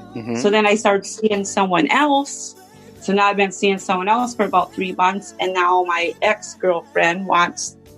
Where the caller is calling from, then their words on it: Minnesota, United States; Minnesota.